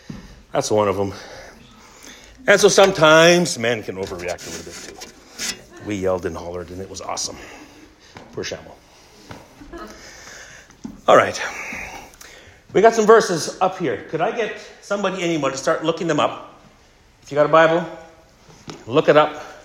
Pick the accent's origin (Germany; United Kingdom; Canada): Canada; being Canadian boys, we didn't really know what we were doing